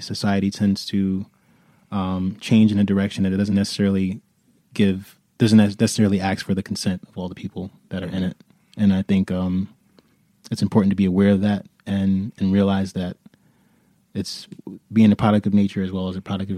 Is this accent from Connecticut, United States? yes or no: yes; New Haven, Connecticut, United States; Growing up in New Haven, it's actually, it makes me anxious to even talk about it sometimes.